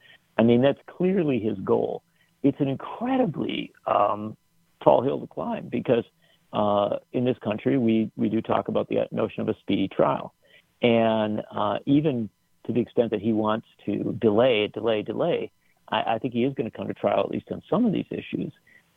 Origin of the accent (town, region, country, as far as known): Union Grove, Wisconsin, United States; born or raised there